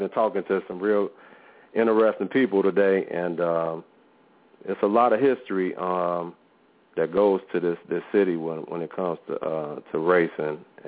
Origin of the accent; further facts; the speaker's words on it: Chicago, Illinois, United States; Chicago first and foremost, because I'm from Chicago and I'm in Chicago.